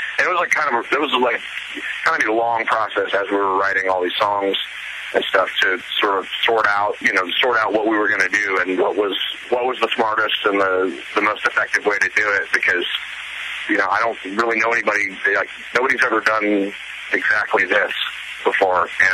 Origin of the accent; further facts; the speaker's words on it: Midwest, United States; Growing up in the Midwest, you cannot possibly not see megachurches everywhere you go